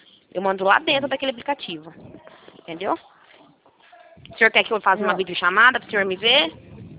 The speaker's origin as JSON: {"language": "Portuguese", "town": "Americana", "region": "São Paulo", "country": "Brazil", "said": "Sou de Americana."}